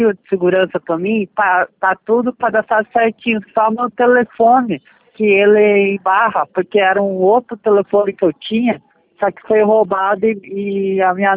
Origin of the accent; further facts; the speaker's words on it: São Vicente, São Paulo, Brazil; born there; nasci em São Vicente, São Paulo.